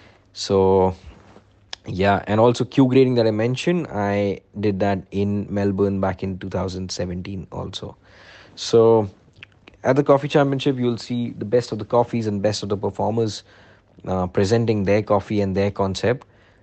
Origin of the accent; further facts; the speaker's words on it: India; I am from India.